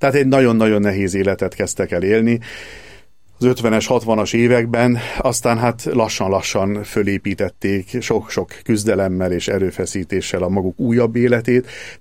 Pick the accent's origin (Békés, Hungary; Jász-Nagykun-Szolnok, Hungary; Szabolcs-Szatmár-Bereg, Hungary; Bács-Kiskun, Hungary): Jász-Nagykun-Szolnok, Hungary; Csépa; Tiszazugból jövök, ez a Csépa község, ahonnan én származom, Csépa. Ahol az életem első 14 évét éltem.